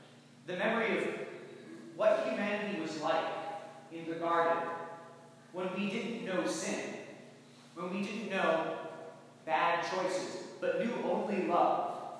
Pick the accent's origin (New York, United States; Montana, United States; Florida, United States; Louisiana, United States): New York, United States; Bethlehem; I'm from Bethlehem originally. I went to LaSalle in Troy, and then to the University of Notre Dame, where I studied philosophy and vocal performance.